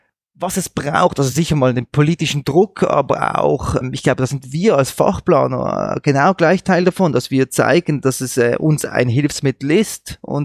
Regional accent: Switzerland; bei uns in der Schweiz, das wird bei euch nicht anders sein

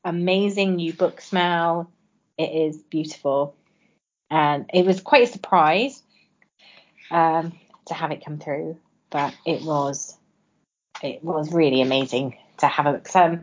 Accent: Swansea, Wales, United Kingdom; from Swansea in Wales in the United Kingdom

